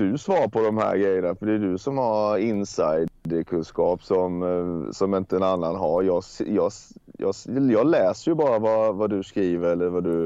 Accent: Blekinge, Sweden; där jag är ju från Blekinge

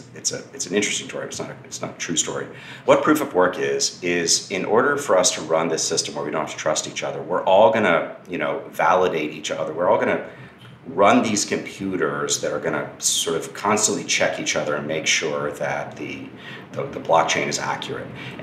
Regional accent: Austin, Texas, United States; I mean, I went to the largest crypto mine in America, which is outside of my hometown of Austin, in March of this year.

